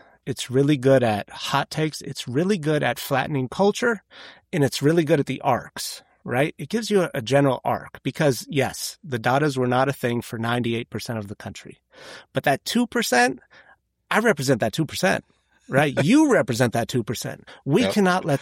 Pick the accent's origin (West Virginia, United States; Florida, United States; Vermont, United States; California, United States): California, United States; I grew up in Northern California.